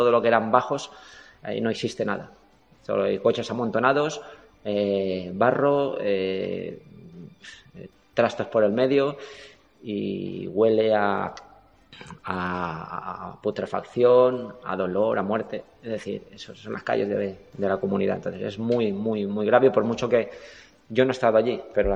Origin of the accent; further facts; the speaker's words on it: Valencia, Valencian Community, Spain; Nosotros en la plantilla somos muchos de Valencia, ¿no? O de la zona.